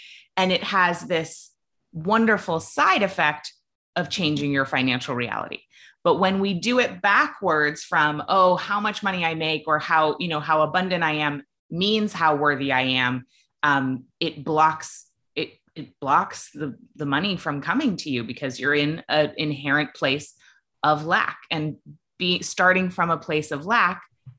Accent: Maine, United States; I come from New England, which is similar in terms of, you know, I grew up in Maine, and if you have money, you hide it.

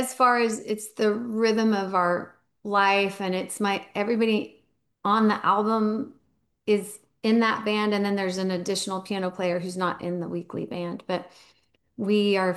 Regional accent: Houston, Texas, United States; now in Austin, United States; I grew up in Houston, but I've been in Austin since 99.

